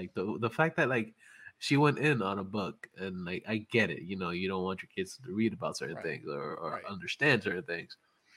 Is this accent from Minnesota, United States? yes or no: no; Bronx, New York, United States; Because, of course, I'm from the Bronx, so who the fuck plays cornhole in the Bronx?